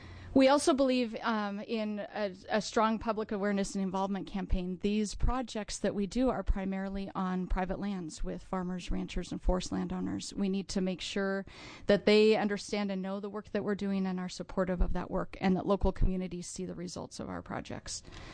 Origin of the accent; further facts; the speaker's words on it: Montana, United States; I came from Montana